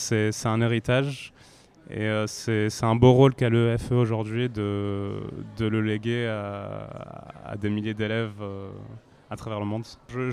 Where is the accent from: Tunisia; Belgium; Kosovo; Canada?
Tunisia; also born or lived in France; Et à la fois la culture française et la culture tunisienne, parce que j'ai grandi en partie en Tunisie.